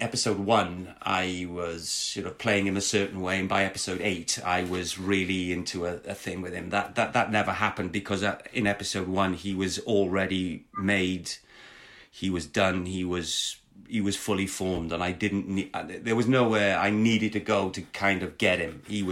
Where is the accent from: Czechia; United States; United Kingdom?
United Kingdom; Wales; accent: Welsh; I'm Welsh, and you don't get to hear Welsh accents on at that time